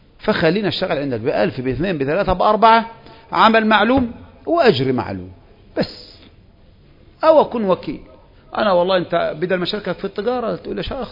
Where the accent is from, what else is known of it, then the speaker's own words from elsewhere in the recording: Egypt; احنا طبعا كمصريين